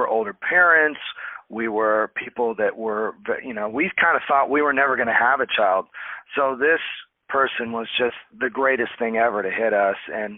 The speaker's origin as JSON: {"language": "English", "region": "Midwest", "country": "United States", "tie": "born or raised there", "said": "I grew up in the Midwest, but people always used to say, \"Are you from the East Coast?\""}